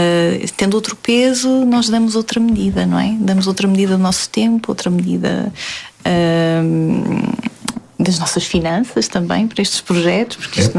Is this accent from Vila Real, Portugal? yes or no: yes; São Martinho de Anta, Vila Real, Portugal; em São Martinho de Anta, que é de onde eu venho.